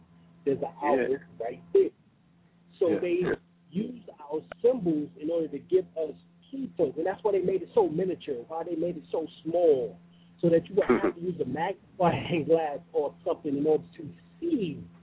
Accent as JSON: {"language": "English", "region": "New York", "country": "United States", "tie": "born or raised there", "said": "I grew up in New York and Brooklyn, Harlem."}